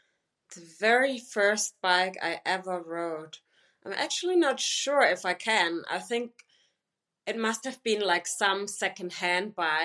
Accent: Germany; growing up in Germany, 100% German, even though I never knew who my father was. And yeah, when I got to know that he's Turkish

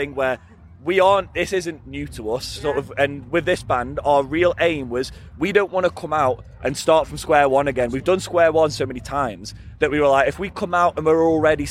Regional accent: Stoke-on-Trent, West Midlands, United Kingdom; we're a band that puts proud forth that we're from Stoke, and that we're a Stoke band.

